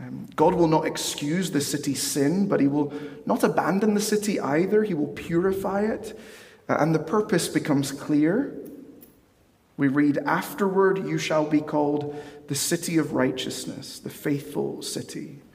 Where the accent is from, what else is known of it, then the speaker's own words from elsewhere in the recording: Peru; now in United States; That was the case going back home to Peru in 2021. My hometown had grown so much. There was so much more crime. It was so much dirtier. It wasn't what I remembered it to be.